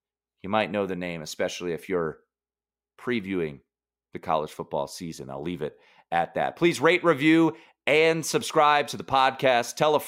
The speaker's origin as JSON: {"language": "English", "region": "Maryland", "country": "United States", "tie": "born or raised there", "said": "Growing up in Maryland, like Maryland's not a hotbed of college football."}